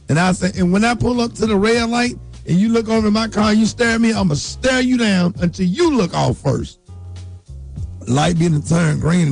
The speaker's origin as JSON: {"language": "English", "town": "Birmingham", "region": "Alabama", "country": "United States", "tie": "born or raised there", "said": "See, growing up in Birmingham, Alabama, and just living in the South, I'm used to it."}